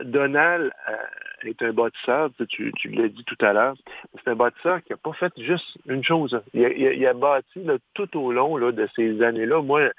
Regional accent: Quebec, Canada; born or raised there

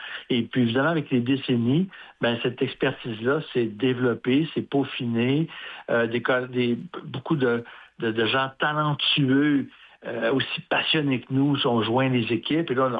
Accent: Quebec, Canada; born or raised there; now in Montréal, Canada

